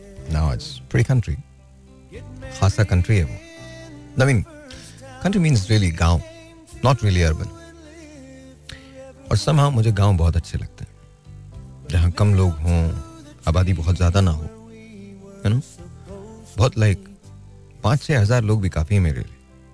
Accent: Butte, Montana, United States; लेकिन मैं जहाँ पला बढ़ा वो ब्यूट मोंटाना था. मोंटाना का ये शहर ब्यूट जो है, यहाँ मेरी तालीम हुई. और यू नो, छोटा सा गाँव था, 30,000 लोग थे.

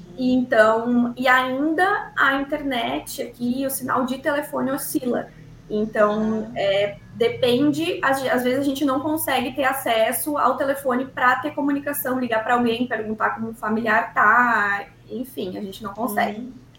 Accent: Sobradinho, Rio Grande do Sul, Brazil; Sobradinho, que é onde está a minha família agora, é a minha cidade natal aqui também do Rio Grande do Sul.

